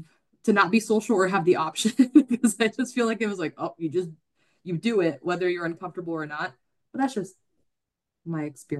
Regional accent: Brazil; English is a second language; I'm from Brazil originally, so in Latin America we're almost kind of forced to be social.

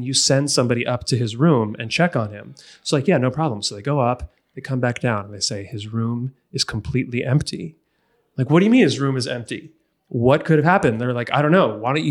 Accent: New Jersey, United States; I'm from New Jersey. I'm an Aquarius.

